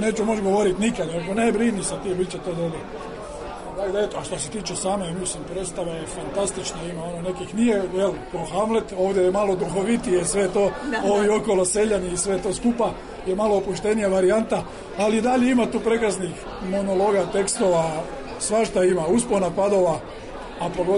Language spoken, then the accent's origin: Croatian; Zagreb County, Croatia; accent: Kajkavian; ja sam inače ono iz Zagreba, tamo iz okolice Zagreba, pravo se sela i meni je kajkarsko normalni govor